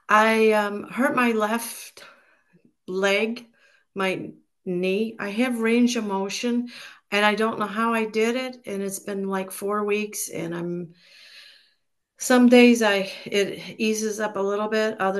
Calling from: Florida, United States

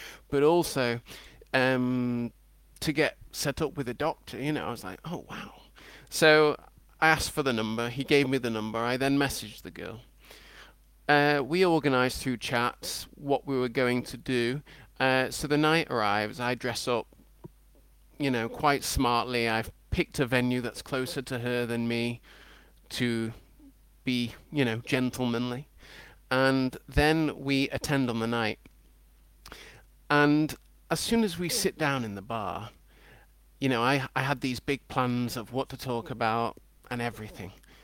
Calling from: London, United Kingdom; I'm calling from London.

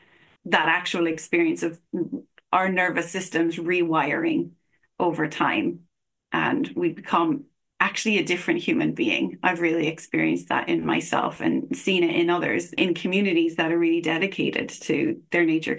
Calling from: Galway, Connacht, Ireland; I'm calling in from Galway in the west of Ireland, or Ayr.

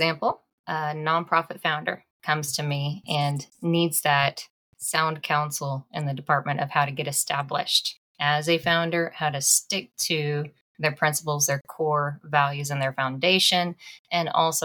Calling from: Oklahoma, United States; I'm coming in from Oklahoma in the center of the nation.

